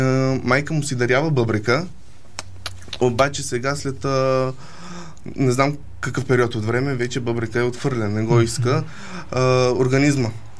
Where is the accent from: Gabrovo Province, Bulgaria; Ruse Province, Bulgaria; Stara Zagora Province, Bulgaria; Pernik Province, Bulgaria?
Pernik Province, Bulgaria; Pernik; аз много не го харесвам, защото съм от Перник. Що, и че съм израснал там, но...